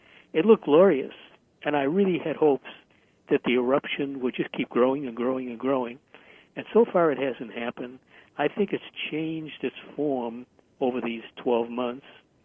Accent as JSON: {"language": "English", "country": "United States", "said": "other than the fact that I'm an American, you're an American"}